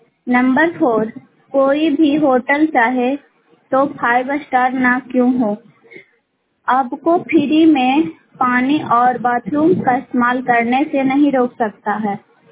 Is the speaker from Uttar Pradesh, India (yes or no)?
no; Bihar, India; ग्राम post सभेड़ा धनरुआ block के रहने वाली हूँ।